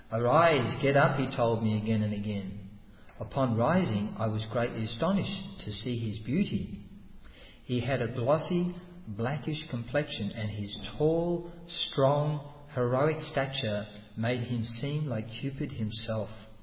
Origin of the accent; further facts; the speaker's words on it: Australia; accent: Australian; It's my Australian accent.